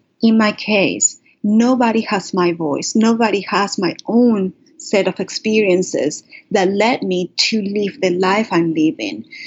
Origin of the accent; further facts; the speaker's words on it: Caracas, Capital District, Venezuela; I was born and raised in Caracas, Venezuela, as I mentioned before, which is a Catholic country. And I believe in God